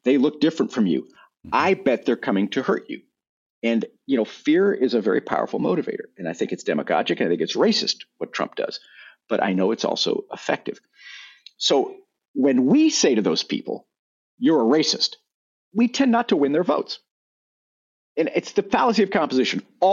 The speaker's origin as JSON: {"language": "English", "region": "Texas", "country": "United States", "tie": "born or raised there", "said": "Growing up in Texas, we saw this every day."}